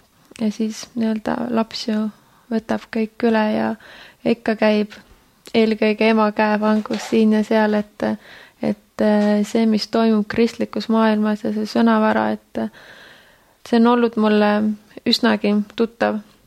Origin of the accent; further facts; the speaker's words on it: Kuressaare, Saare County, Estonia; Olen pärit Saaremaalt üles kasvanud siis Kuressaares.